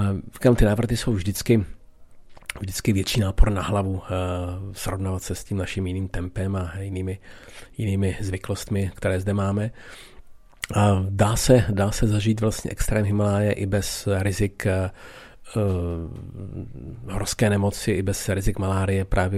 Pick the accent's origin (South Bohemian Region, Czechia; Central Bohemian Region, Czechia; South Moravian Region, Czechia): South Moravian Region, Czechia; Brno; Já jsem hrozně rád, že jsem Čech, navíc Brňák. Já si myslím přesto, že jsem kosmopolitní člověk a žiju většinu roku v zahraničí, tak se strašně rád vracím domů.